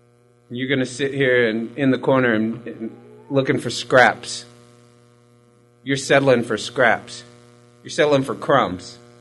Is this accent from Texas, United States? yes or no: yes; Austin, Texas, United States; The way God has explained to me is, I'm from Austin, God is Dallas.